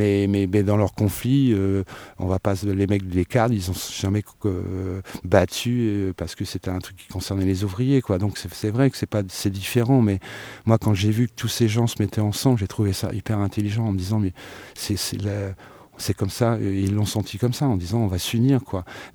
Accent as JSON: {"language": "French", "region": "Hauts-de-France", "country": "France", "said": "j'habite Tourotte, c'est à 5 km d'ici, je suis du coin, je suis pas de Paris"}